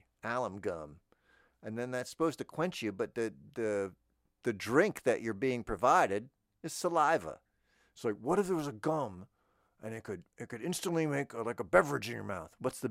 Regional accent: Florida, United States; I'm from Florida, so I know they gave it to football players first. Now, I played some football in Florida when I was a young man.

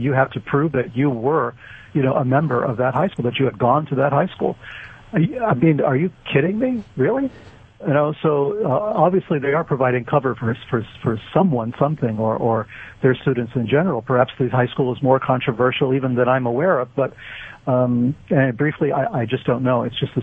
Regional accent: New York City, New York, United States; even though I'm from New York City

